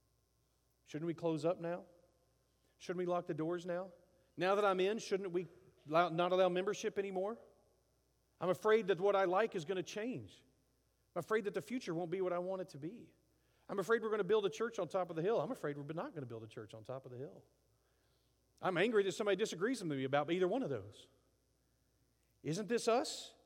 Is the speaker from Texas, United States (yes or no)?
yes; Appleby, Texas, United States; Like, but by my standards, I grew up in Appleby, Texas. So I'm a redneck.